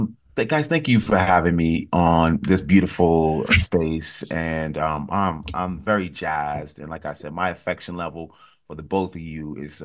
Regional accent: Bronx, New York, United States; I'm from the Bronx. There's no entertainment in my space.

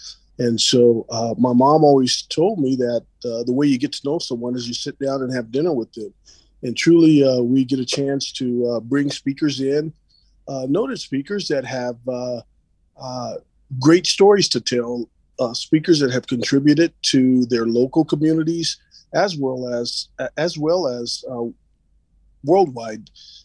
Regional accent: Utah, United States; You know, I know they have done things in Utah, and I grew up in the Salt Lake Ogden area, but I have a lot. My family is from back east

